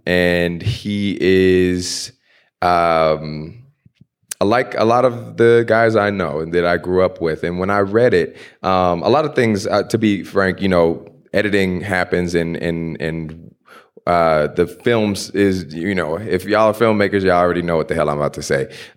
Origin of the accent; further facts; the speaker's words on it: Houston, Texas, United States; The last slaves were in Galveston, which is right outside of where I grew up in Houston.